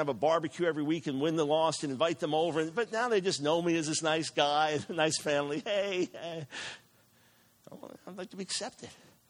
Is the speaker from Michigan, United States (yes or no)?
no; New York, United States; There's nothing like getting blasted by someone from New York and being able to graciously blast back as a New Yorker.